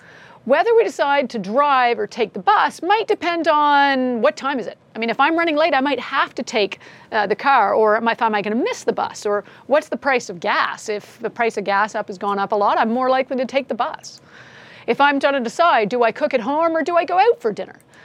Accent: Canada; I am a Canadian.

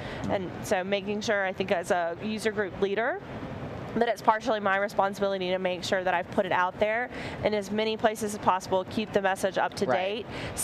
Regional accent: Huntsville, Alabama, United States; I'm from a very small area. I'm from Huntsville, Alabama.

